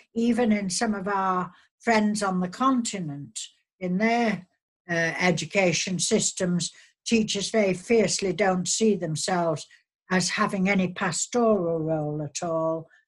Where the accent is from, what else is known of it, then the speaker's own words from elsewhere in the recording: United Kingdom; as a British person, I'm immensely proud of our education systems in our four countries